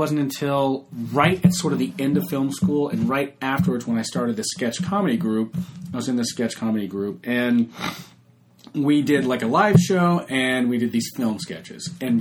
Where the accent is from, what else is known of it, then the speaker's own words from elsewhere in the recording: Atlanta, Georgia, United States; also born or lived in New York; I'm from Atlanta. I grew up in Atlanta and went to NYU but always, always totally obsessed with movies.